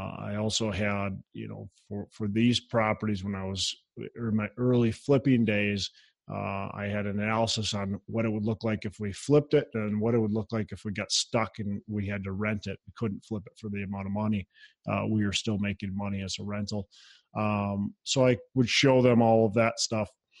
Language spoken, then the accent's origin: English; Minnesota, United States; Well, if they're from Arizona, I'm from Minnesota.